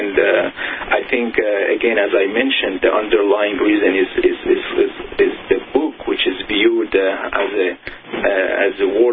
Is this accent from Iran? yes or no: yes; Iran; also born or lived in Syria; I did grow, as you mentioned, I grew up in Iran and Syria.